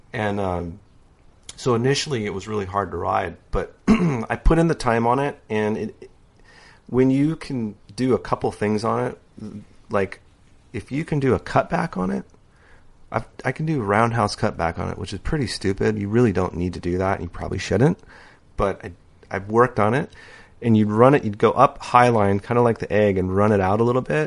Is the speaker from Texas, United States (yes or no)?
no; San Diego, California, United States; born or raised there